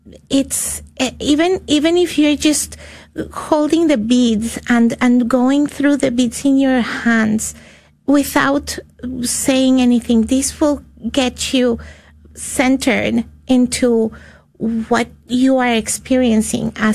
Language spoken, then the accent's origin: English; Colombia; I'm from Colombia, and in Colombia when someone dies, you don't pray the rosary here